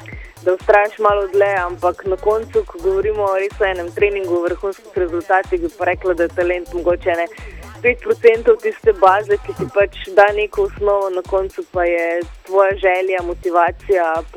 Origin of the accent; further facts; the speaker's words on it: Ptuj, Drava, Slovenia; S plezanjem sem se seznanila čisto po naključju v mojem domačem kraju na Ptuju